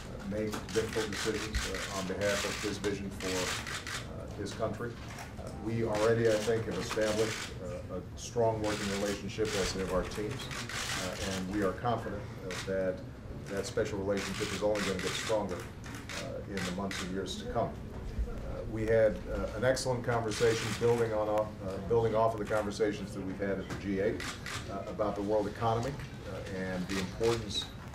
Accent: Chicago, Illinois, United States; This is Goose Island 312 beer from my hometown of Chicago.

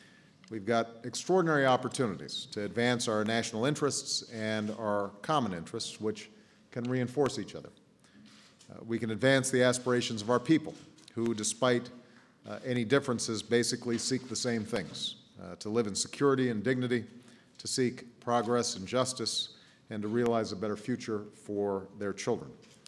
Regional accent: Chicago, Illinois, United States; just like I understand that you visited my hometown of Chicago.

